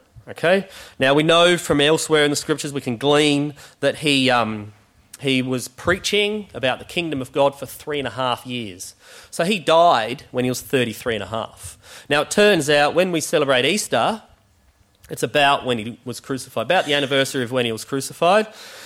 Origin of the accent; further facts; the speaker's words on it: South Australia, Australia; now in Western Australia, Australia; but I'm from South Australia, and I remember in times of drought